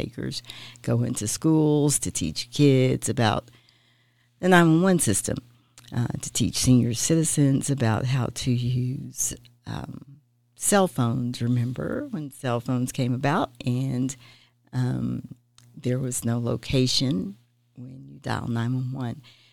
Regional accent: Austin, Texas, United States; Born and raised in Austin. Graduated in 81, high school in 81, and went to Texas Women's University in Denton.

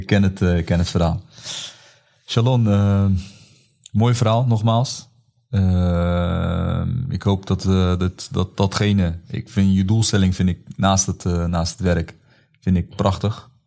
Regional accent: Rotterdam, South Holland, Netherlands; also born or lived in Friesland; now in Zwolle, Netherlands; Ik kom uit Rotterdam. Ik ben naar Friesland verhuisd. En dan kom je in Zwolle.

